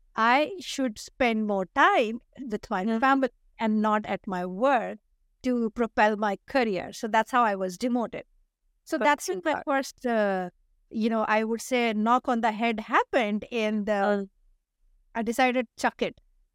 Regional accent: India; I come from India, so we believe in giving names that can break your teeth sound.

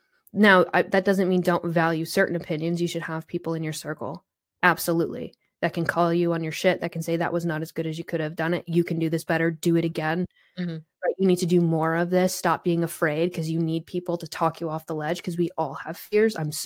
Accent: Vermont, United States; I don't look like much. I'm 5'3". I'm from Vermont.

